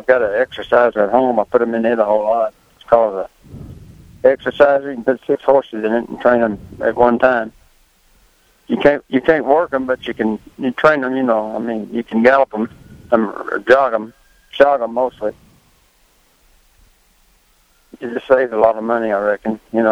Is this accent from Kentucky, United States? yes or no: yes; Owen County, Kentucky, United States; I'm from Owen County originally. Owen is about 60 miles from here, from Lexington.